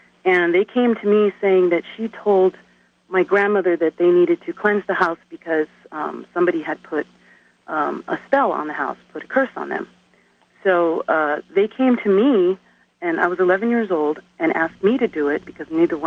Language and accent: English; Oregon, United States; I'm from Oregon.